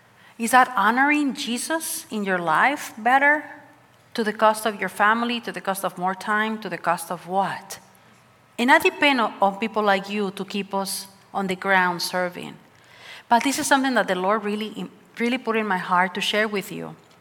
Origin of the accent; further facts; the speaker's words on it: Texas, United States; I come from Taco Land, Texas, right?